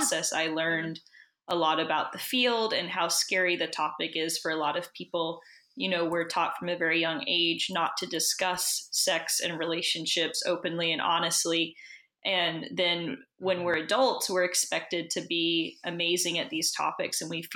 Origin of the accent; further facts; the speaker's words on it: Tennessee, United States; I grew up in Tennessee and there was very, very little sex education in the public school system.